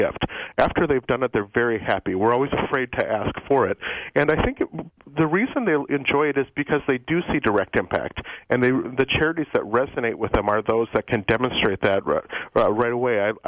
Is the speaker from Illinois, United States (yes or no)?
no; Minneapolis, Minnesota, United States; also born or lived in Wisconsin; I am indeed. I hail from Minneapolis, and I even lived in western Wisconsin for a good stretch north of Hudson.